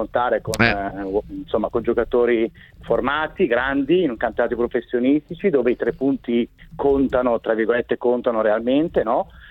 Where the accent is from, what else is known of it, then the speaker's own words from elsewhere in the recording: Monza, Lombardy, Italy; al di là del fatto che io sono di Monza, quindi magari è anche un filo di parte